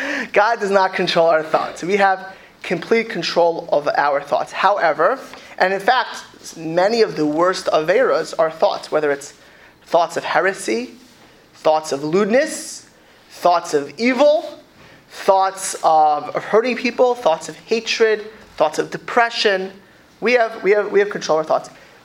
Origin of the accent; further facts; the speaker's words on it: Miami Beach, Florida, United States; I grew up on Miami Beach, right?